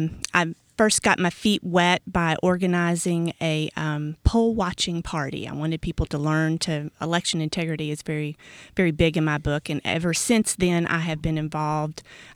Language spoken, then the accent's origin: English; Lexington, Kentucky, United States; They went back to their home state of Kentucky, and I was raised in Lexington, Kentucky.